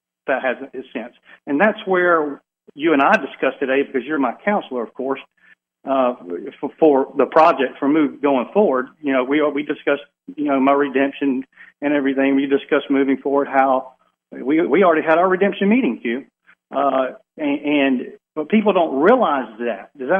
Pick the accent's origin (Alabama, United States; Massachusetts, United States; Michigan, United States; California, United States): Alabama, United States; I'm from Alabama.